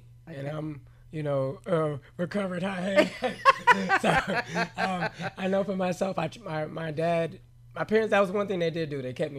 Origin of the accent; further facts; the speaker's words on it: New York, United States; I'm from New York, so I graduated early.